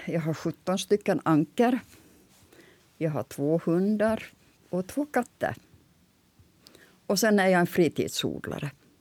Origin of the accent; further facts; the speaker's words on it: Espoo, Uusimaa, Finland; now in Sweden; Jag kommer från Finland, från svenskspråkiga trakten som heter Esbo. På den tiden jag var barn så då var det svenskspråkigt, men nu är det finskt. Jag har ju varit tvungen att lära mig finska